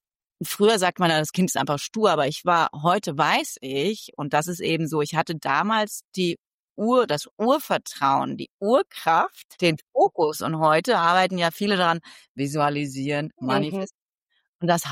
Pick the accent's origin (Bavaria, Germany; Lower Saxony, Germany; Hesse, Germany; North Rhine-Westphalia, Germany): Hesse, Germany; also born or lived in England; Ich bin in England aufgewachsen, die ersten 4 Jahre, dann in Hessen zur Schule gegangen